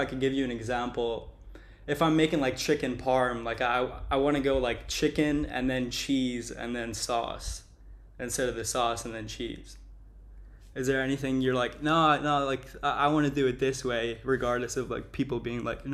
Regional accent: India; now in Dubai, United Arab Emirates; I'm calling you from Dubai, and it's really known as a food city. Like I'm Indian, and some of the best Indian food that I've had is right here

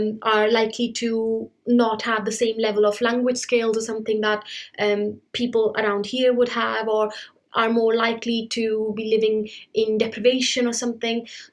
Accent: India; because I was raised in India, I was taught the history of colonialism

